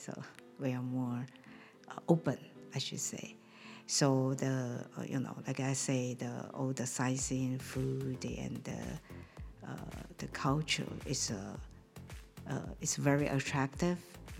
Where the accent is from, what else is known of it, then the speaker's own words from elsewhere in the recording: Taiwan; In fact, I came from Taiwan, so I like Taiwanese food